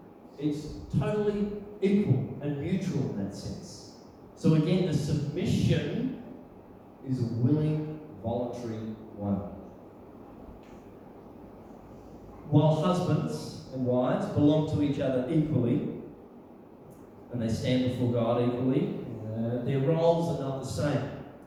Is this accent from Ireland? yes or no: no; Australia; accent: Australian; My Australian accent probably messed that up